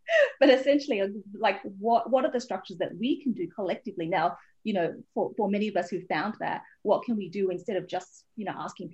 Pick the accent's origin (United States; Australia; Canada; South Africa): Australia; I did start life out in a refugee camp. But I think some of the things that happened between like the refugee camp and growing up in Australia is, you know, quite different, and being poor and being a refugee